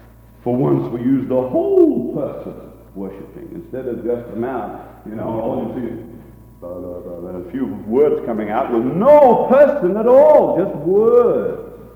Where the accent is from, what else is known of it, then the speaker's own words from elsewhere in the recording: Australia; Being an Australian, I suppose I can stand back and judge a little easier.